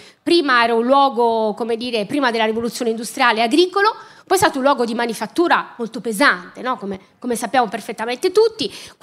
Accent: Apulia, Italy; moved away as an adult; now in Milan, Italy; io sono una pugliese, no? Che è venuta a studiare a Milano, poi sono andata fuori, poi sono tornata a Milano.

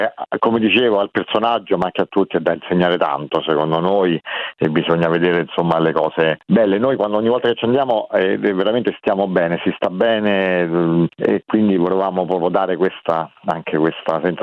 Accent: Rome, Lazio, Italy; born there; nostra madre si è spostata a Roma, quindi noi siamo nati a Roma, ma Palmi l'abbiamo frequentata e la frequentiamo ancora tantissimo.

